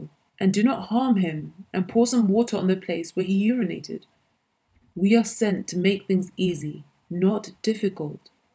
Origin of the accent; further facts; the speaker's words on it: Tunis, Tunis Governorate, Tunisia; one of them took me aside and asked me, "Where do you come from?" I said, "From Tunis."